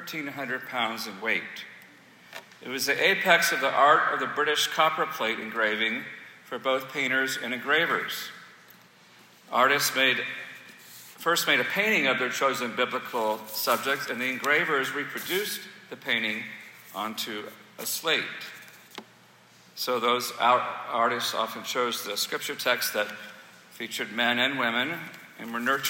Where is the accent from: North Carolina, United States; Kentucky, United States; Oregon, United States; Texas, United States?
Texas, United States; Dallas; This, by the way, is in the Dallas Museum of Art. I've seen it in person. That's my hometown.